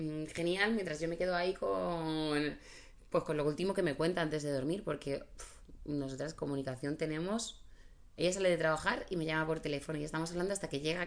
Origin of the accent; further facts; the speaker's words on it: Barcelona, Catalonia, Spain; born there; cuando yo nací en Barcelona, lo máximo cuando vivíamos allí